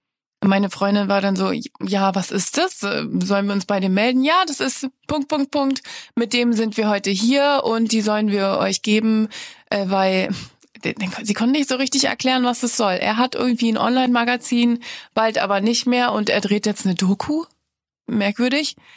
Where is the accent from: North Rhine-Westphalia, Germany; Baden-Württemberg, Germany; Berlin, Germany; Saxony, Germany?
Berlin, Germany; Ja, ich komme aus Berlin, ja.